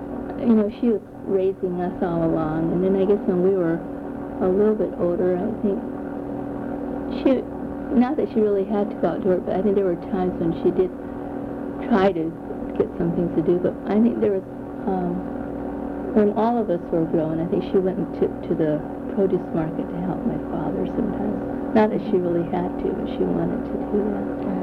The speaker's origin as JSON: {"language": "English", "town": "Los Angeles", "region": "California", "country": "United States", "tie": "born or raised there", "said": "In the central Los Angeles. We were not in 9th Street, we were a little further south. We were in the 22nd Street area, where there are a lot of Chinese families there."}